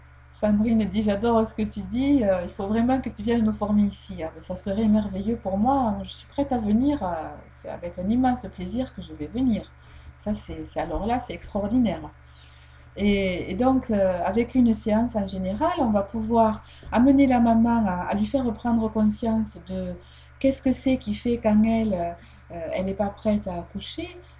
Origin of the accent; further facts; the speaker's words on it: France; parce que chez nous, en France, malheureusement